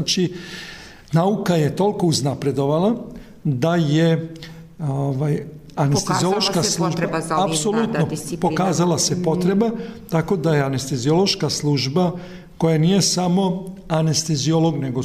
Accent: Serbia; Tako da je kod nas u Srbiji pre godinu dana donesen pravilnik

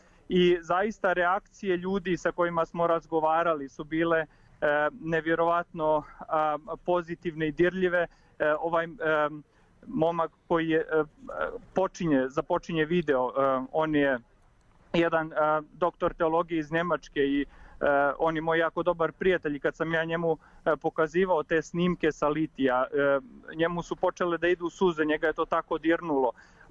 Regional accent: Montenegro; moved away; svi smo mi rođeni i odrasli u Crnoj Gori, ali niko od nas ne živi u Crnoj Gori, svi smo mi na studijama ili u inostranstvu ili u Srbiji

